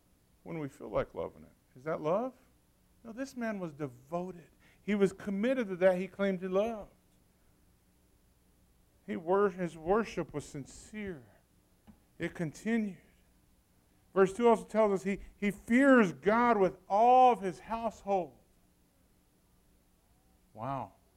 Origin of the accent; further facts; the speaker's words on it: St. Louis, Missouri, United States; now in Humiston, United States; Now remember, I came from St. Louis.